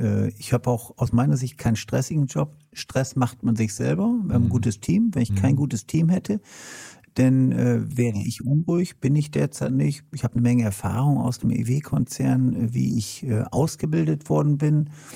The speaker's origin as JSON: {"language": "German", "town": "Lohne", "region": "Lower Saxony", "country": "Germany", "tie": "born or raised there", "said": "dass ich am Wochenende zumeist auch in meiner Heimat in Lohne bin"}